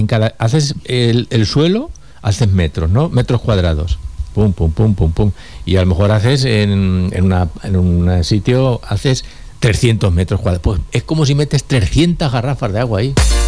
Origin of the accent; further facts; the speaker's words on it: Albacete, Castilla-La Mancha, Spain; somos murcianos porque fueron conquistados por los murcianos. Los reconquistamos los manchegos.